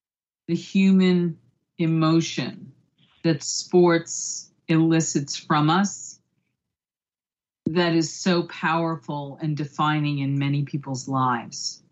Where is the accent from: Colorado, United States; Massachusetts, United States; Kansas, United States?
Massachusetts, United States; Boston; You know, I grew up in Boston, and as a young person, I got to spend a good deal of time at Fenway Park.